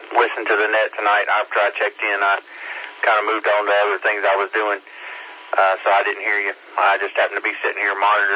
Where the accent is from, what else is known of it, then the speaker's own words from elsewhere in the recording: North Carolina, United States; Where I'm at, I was born and raised right here in Transylvania County, North Carolina, and I've seen it grow quite a bit in the 46 years.